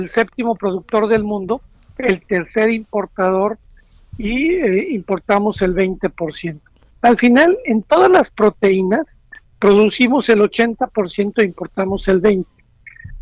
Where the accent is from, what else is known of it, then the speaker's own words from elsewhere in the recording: Veracruz, Mexico; Yo soy de Veracruz y estoy acostumbrado mucho a las gorditas, las picaditas, pero no a la fruta.